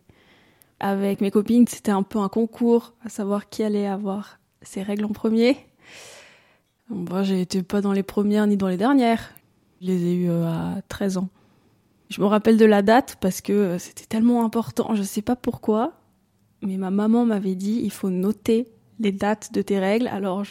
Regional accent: Valais, Switzerland; j'ai 26 ans, je suis d'origine du Valais.

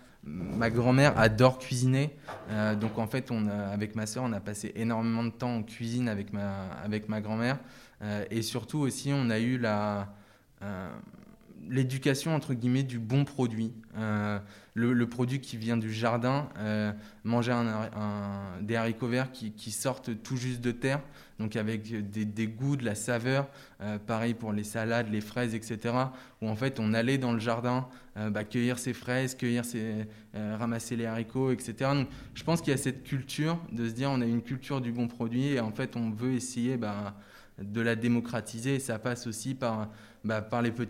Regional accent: Rouen, Normandy, France; also born or lived in Amiens / Lille; Je viens pas de Paris, je viens de Rouen. Après, j'ai fait une partie de mon internat à Amiens, après je suis parti à Lille, donc j'ai pas mal bougé plutôt dans le nord de la France.

